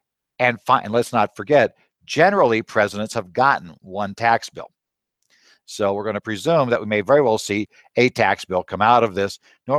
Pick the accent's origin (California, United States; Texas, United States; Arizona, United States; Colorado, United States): Arizona, United States; even after I said I'm from Arizona, well, that's okay.